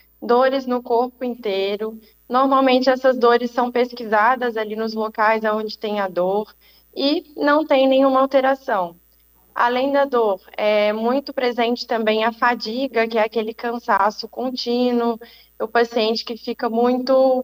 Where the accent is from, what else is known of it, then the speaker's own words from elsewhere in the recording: Minas Gerais, Brazil; now in Blumenau, Brazil; Sim. Moro em Blumenau também. Eu sou de Minas Gerais, formei lá na Universidade Federal de Juiz de Fora. Lá eu fiz reumatologia também. E há 2 anos e meio estou aqui em Blumenau, adorando a região.